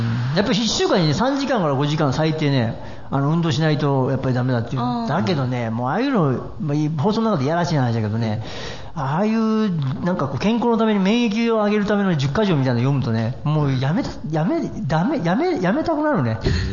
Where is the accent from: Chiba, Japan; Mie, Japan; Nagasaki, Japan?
Mie, Japan; 三重県、あれ言ってくださいよ、ご当地なんだから、私の田舎なんだから